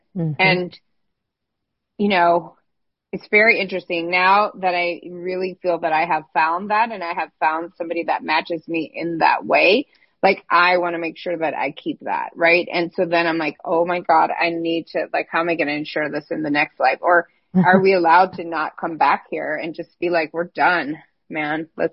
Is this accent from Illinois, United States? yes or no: yes; Illinois, United States; I grew up in Illinois and I didn't have any examples of this, but I just knew it.